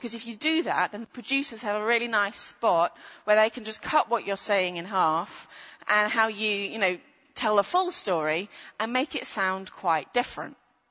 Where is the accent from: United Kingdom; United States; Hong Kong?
United Kingdom; As a Brit, it's a little strange to join in some of the celebrations.